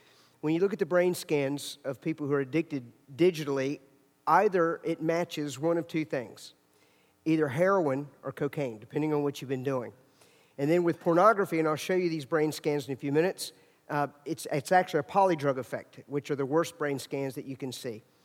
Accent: Virginia, United States; But Beth and I come from Virginia, not West Virginia, Virginia. We have our teeth where I'm from.

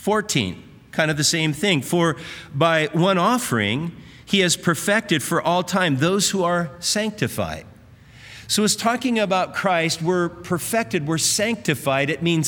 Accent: Manhattan Beach, California, United States; I grew up in Manhattan Beach.

